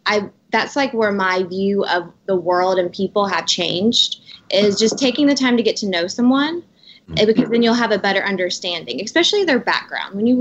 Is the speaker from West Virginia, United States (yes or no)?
no; Knoxville, Tennessee, United States; So I grew up like in Knoxville, like it's definitely more like a smaller town.